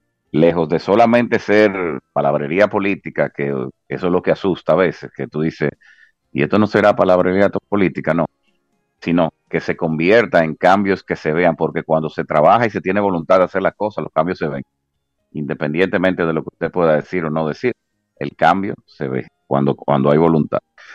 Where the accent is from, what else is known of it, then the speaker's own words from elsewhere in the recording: Dominican Republic; Pero esperamos todos, como dominicanos, dándole el espaldarazo al gobierno